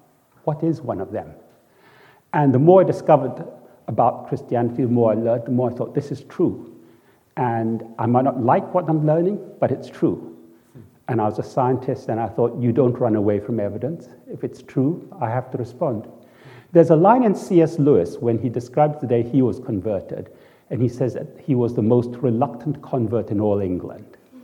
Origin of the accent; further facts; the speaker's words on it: Singapore; I come from Singapore. Singaporeans love food.